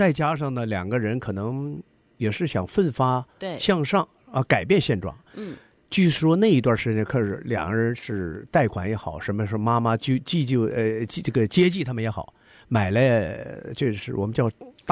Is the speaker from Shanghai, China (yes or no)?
no; Shenyang, Liaoning, China; 也是我们沈阳人